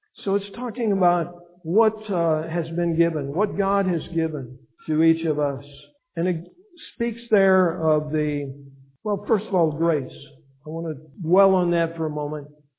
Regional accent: Illinois, United States; But I grew up back in Illinois, and we were an agricultural area.

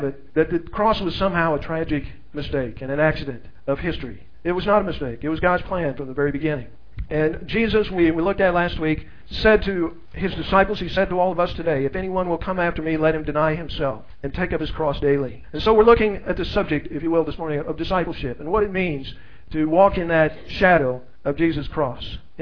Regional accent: Chicago, Illinois, United States; moved away as an adult; now in Alturas, United States; I came from Chicago, well, my wife and I and our children. We moved here, not here to Alturas, but to Southern California. I think if we'd known we were going to be in Alturas, we probably would have stayed in Illinois.

